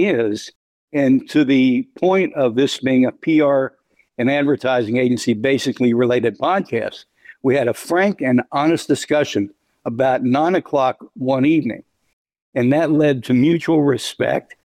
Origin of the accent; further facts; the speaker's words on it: Louisville, Kentucky, United States; I started doing radio in my hometown of Louisville, Kentucky.